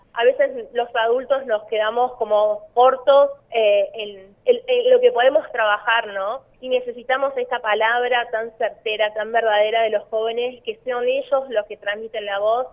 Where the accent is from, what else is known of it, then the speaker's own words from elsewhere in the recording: Córdoba, Argentina; now in Santa Cruz, Argentina; Vengo desde la provincia de Córdoba, hace relativamente poco estoy viviendo en Santa Cruz y tengo mucha experiencia de trabajo allá